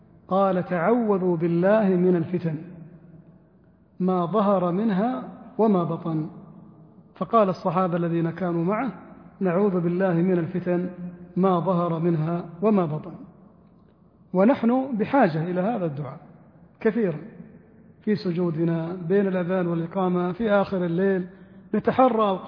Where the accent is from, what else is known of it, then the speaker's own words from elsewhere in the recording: Saudi Arabia; في بلادنا السعودية